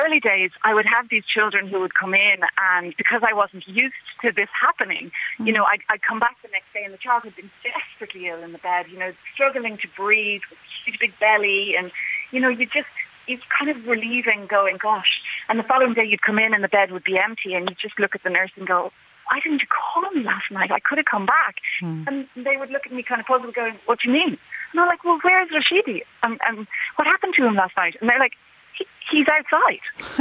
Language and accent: English; Ireland; Again, being Irish, being European, I have friends, obviously lots of colleagues in Ireland and lots of friends in Italy and friends in Germany.